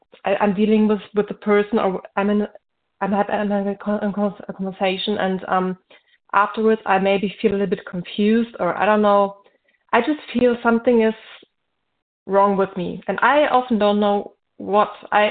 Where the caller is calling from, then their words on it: Germany; English is a second language; I'm calling from Germany.